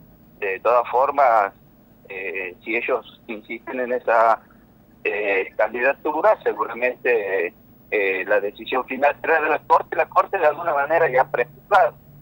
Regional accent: Tucumán, Argentina; somos tucumanos que trabajamos todos los días

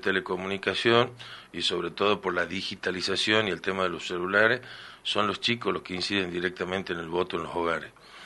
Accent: Argentina; Nosotros somos argentinos, nuestra moneda es el peso

